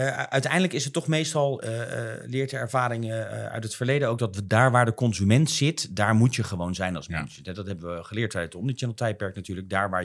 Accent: Netherlands; wij ook als Nederlanders natuurlijk inmiddels gewoon helemaal bekend met online betalingen en alles doen.

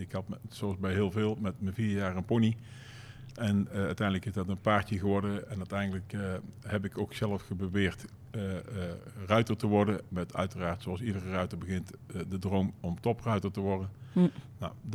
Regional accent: Tilburg, North Brabant, Netherlands; Ik ben geboren in Tilburg. Mooie volksbuurt, zoals Tilburg veel kent. Daar ook gewoon naar de middelbare school, lagere school, middelbare school gegaan. En daarna ietsjes uitgevlogen naar het centrum van Tilburg.

